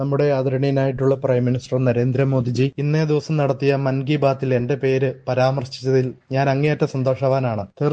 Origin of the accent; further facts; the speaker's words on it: Adukkam, Kerala, India; born there; കോട്ടയം ജില്ലയിലെ പാലായിക്കടുത്തുള്ള അടുക്കം എന്ന് പറയുന്ന ഒരു കൊച്ചു ഗ്രാമത്തിലാണ് ഞാൻ ജനിച്ചത്.